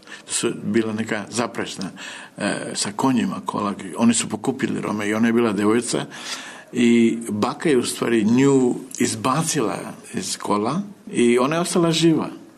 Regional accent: Kosovo; odakle sam ja rastao, sa Kosova

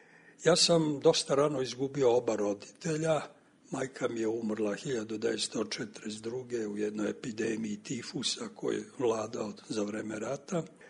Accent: Bosanska Krajina, Bosnia & Herzegovina; born there; ja sam rođen u Bosanskoj Krajini, u jednom selu između Sanskog mosta i Bosanske Krupe, daleke 1938. godine. Dakle, to se zove Podgrmeč i to je onaj kraj koji je predmet književnog rada Branka Ćopića, koji je naš zemljak

